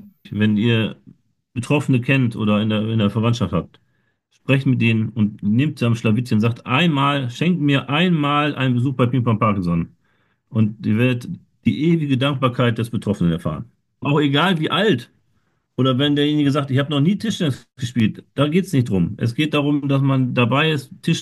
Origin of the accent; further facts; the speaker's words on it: Nordhorn, Lower Saxony, Germany; stehe ich dreimal im Goldenen Buch der Stadt Nordhorn, hier in meiner Heimatstadt